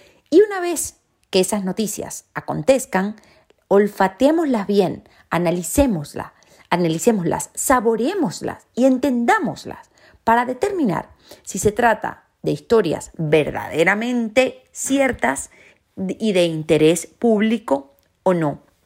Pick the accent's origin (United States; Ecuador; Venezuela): Venezuela; now in Madrid, Spain; Es un grandísimo placer saludarlos desde Madrid, donde vivo, aunque notarán por mi acento que muy española no soy. De hecho, no soy para nada española, soy venezolana.